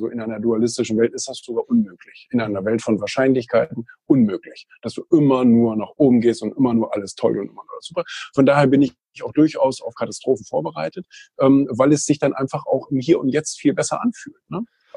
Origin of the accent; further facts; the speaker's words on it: New York, United States; aber ich komme leider aus New York.